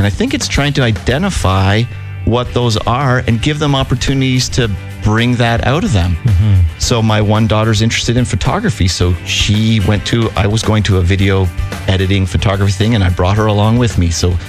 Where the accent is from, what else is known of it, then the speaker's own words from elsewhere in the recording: Bradford, Ontario, Canada; also born or lived in Barrie; now in Saskatchewan, Canada; I grew up in Bradford, and then I was we moved to Barrie in 2004